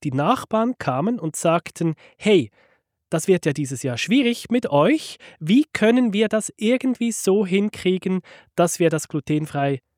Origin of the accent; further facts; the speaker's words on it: Switzerland; weil bei uns in der Schweiz gehört das ja dazu